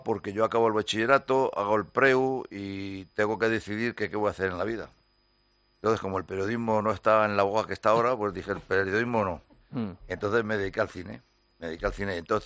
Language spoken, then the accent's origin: Spanish; Madrid, Community of Madrid, Spain; born there; Yo nací en Madrid, en la calle de La Paloma. Estuve bautizado en la iglesia de La Paloma. Hace ya muchos años.